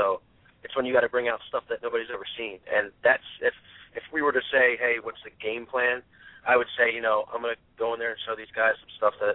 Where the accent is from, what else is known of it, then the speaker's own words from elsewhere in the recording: Delaware, United States; Like, I grew up in Delaware. So, you know, ECWA was the thing.